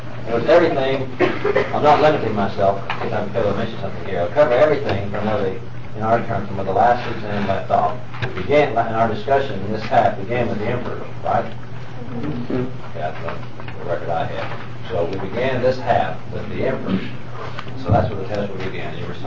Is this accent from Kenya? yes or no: yes; Kenya; I'm a Kenyan